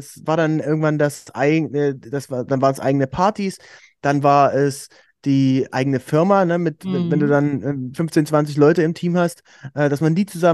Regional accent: Aken, Saxony-Anhalt, Germany; also born or lived in Halle / Leipzig; now in United States; Ich komme eigentlich aus Aachen an der Elbe, ist ein ganz kleines Städtchen bei Dessau in Sachsen-Anhalt und habe dann in Halle studiert, dann lange in Leipzig gewohnt, 6 Jahre lang

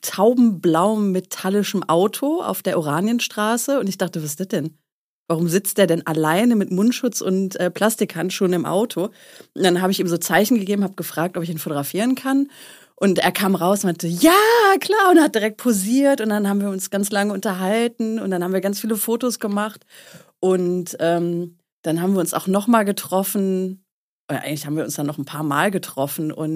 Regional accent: Düsseldorf, North Rhine-Westphalia, Germany; also born or lived in Essen / Berlin; Also ich habe in Essen studiert, bin ja ursprünglich aus Düsseldorf, habe dann in Essen studiert und bin dann wie sonst kein anderer nach Berlin gegangen

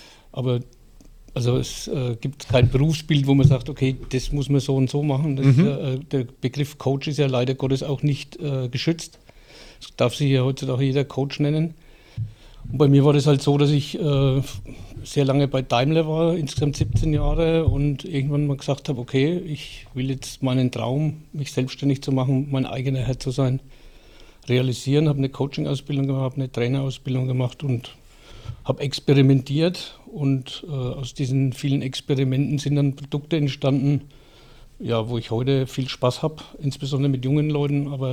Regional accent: Schweinfurt, Bavaria, Germany; born there; ja, gebürtiger Schweinfurter

